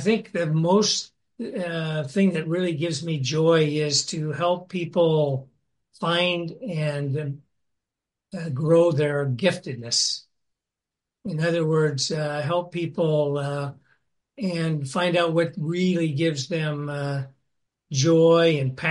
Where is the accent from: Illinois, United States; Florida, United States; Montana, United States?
Montana, United States; Cut Bank; I grew up in Cut Bank, Montana. It's a little town just about 20 miles south of the Canadian border, about 3,500 people time, lived in on a farm, rural community